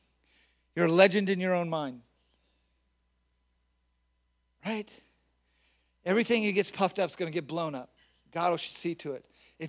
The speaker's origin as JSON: {"language": "English", "region": "the South", "country": "United States", "said": "I will tell you that I come from the South."}